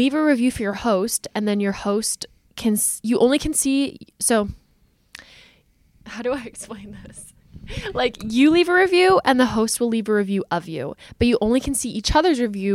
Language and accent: English; Canada; And like, I'm from Canada. So instantly I'm like, California.